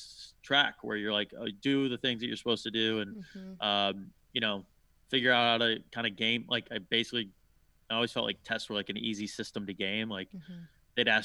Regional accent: Chicago, Illinois, United States; I grew up in Chicago in the '90s.

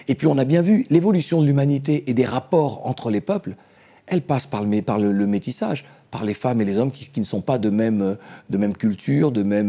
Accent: France; moi, je suis français, c'est ma nationalité, j'ai pas choisi, tout comme j'ai pas choisi d'être noir, j'ai pas choisi d'être un descendant d'esclaves

